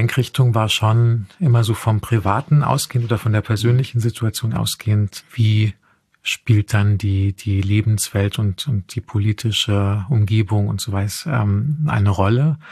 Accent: Frankfurt, Hesse, Germany; also born or lived in Offenbach; meine Kindheit in Frankfurt und Offenbach

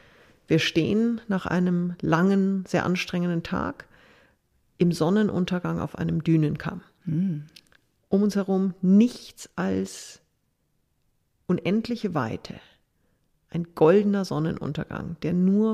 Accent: Munich, Bavaria, Germany; Ich habe meine BMW-Karriere sage und schreibe als Münchner Kindl in Neuseeland begonnen.

